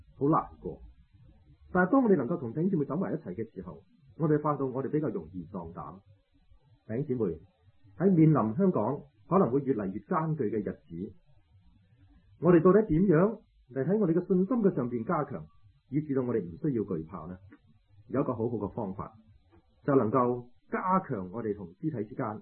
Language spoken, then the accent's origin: Chinese; China; 我自己本身在中国大陆长大